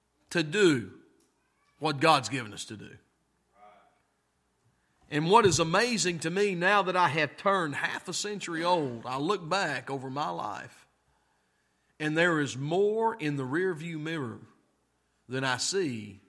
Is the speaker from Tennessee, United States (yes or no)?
yes; Tennessee, United States; And I'm from Tennessee and I knew that.